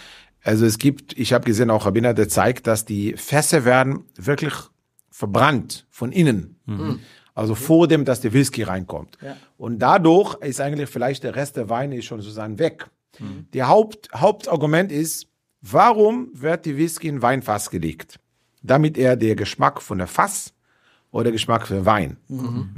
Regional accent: Safed, Northern District, Israel; also ich bin im Norden Israel aufgewachsen, in Galiläa auch im Zfat.

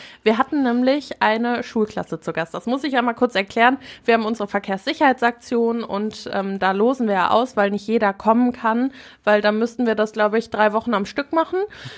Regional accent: Herne, North Rhine-Westphalia, Germany; Wir kommen nicht ursprünglich aus Essen, wir kommen aus Herne ursprünglich.

